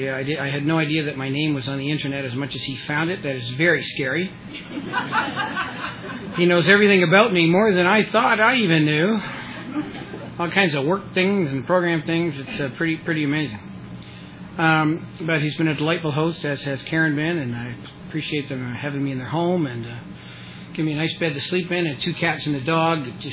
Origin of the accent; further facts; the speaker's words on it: Toronto, Ontario, Canada; My hometown is Toronto, Ontario